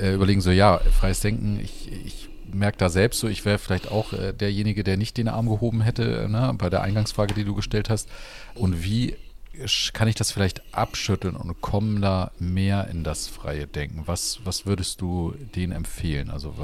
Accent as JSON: {"language": "German", "region": "Hamburg", "country": "Germany", "said": "ich komme ja aus Hamburg"}